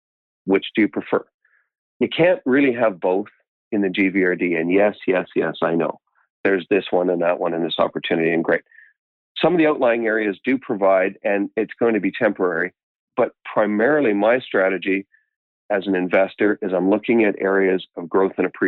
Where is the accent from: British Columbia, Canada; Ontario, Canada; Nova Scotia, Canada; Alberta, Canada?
British Columbia, Canada; New Westminster; I grew up in Newestminster skiing in Mount Seymour in my jeans in the 70s.